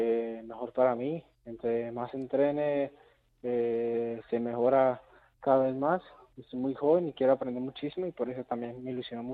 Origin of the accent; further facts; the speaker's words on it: Colombia; moved away as an adult; now in Huesca, Spain; Salí también a los 18 de Colombia aquí a Huesca